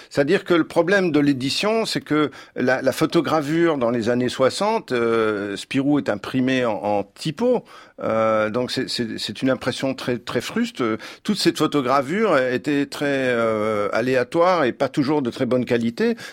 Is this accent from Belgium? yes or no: yes; Belgium; Oui, je suis belge aussi là.